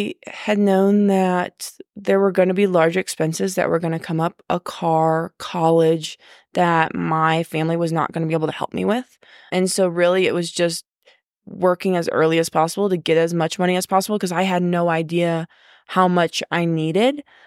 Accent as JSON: {"language": "English", "town": "St. Louis", "region": "Missouri", "country": "United States", "tie": "born or raised there", "said": "So I grew up in St. Louis, and I really just did not want to go to school in St. Louis."}